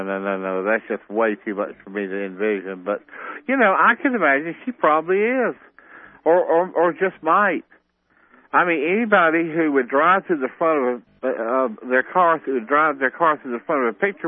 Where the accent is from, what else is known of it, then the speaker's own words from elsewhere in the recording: South Carolina, United States; he's from my home state. He's from Columbia.